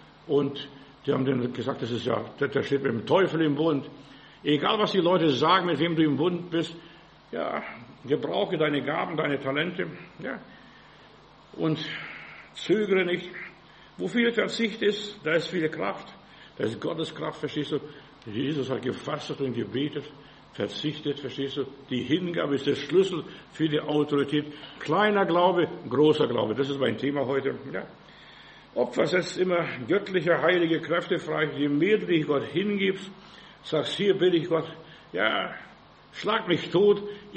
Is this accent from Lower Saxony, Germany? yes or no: no; Bavaria, Germany; Ich bin bei uns im Bayerischen Wald.